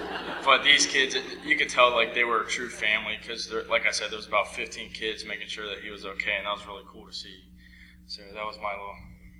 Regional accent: East Coast, United States; I'm from the East Coast, and they're from the West Coast

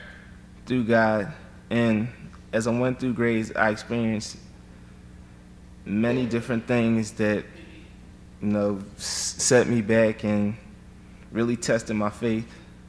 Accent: Philadelphia, Pennsylvania, United States; I grew up in Philadelphia with both my parents, who came from Liberia and later became citizens.

